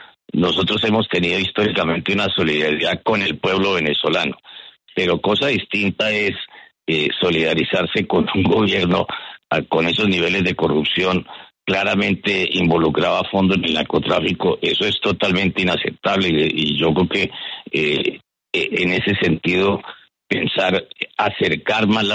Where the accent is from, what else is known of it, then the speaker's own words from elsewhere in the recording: Colombia; porque Estados Unidos sigue teniéndole mucha confianza a lo que somos capaces los colombianos